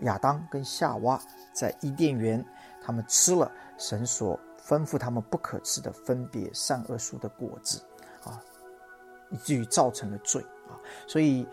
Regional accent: China; 我们中国人说民以食为天呐。

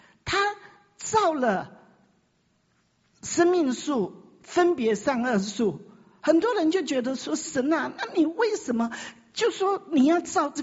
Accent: China; 其实我觉得我们中国人还算是蛮善良的

